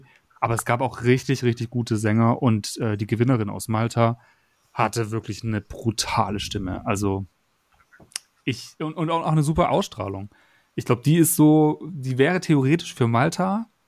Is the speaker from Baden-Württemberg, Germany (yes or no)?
yes; Stuttgart, Baden-Württemberg, Germany; in meiner Heimat, sage ich jetzt mal, Stuttgart